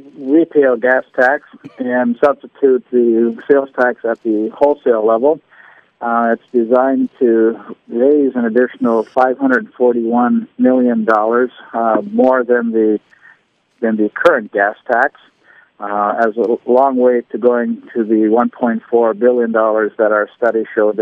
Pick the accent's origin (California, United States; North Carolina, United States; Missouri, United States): Missouri, United States; I finally said, look, I'm from Missouri, show me.